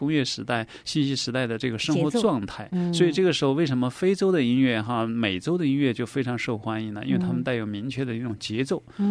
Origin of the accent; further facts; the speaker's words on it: Beijing, China; 你想在纽约，我从北京来，然后到飞了那么久